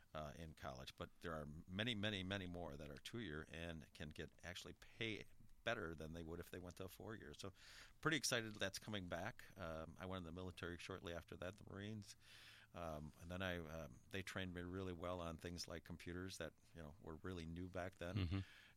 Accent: Milwaukee, Wisconsin, United States; I grew up in Milwaukee, Wisconsin. I went to Boys Tech High School, one of the last classes there

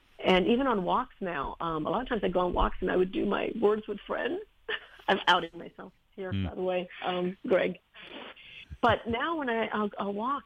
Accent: Decatur, Georgia, United States; also born or lived in Havana, Cuba; And I grew up in a little town in Georgia called Decatur. And yo hablo español porque yo me crié en una familia cubana. I speak Spanish because I grew up in a Cuban family and we spoke Spanish. But I also grew up in the South

